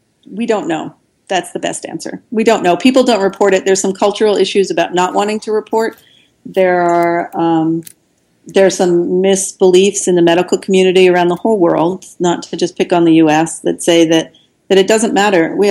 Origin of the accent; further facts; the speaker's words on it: West Coast, United States; I call them Kegel, but I'm from the West Coast, and I don't know.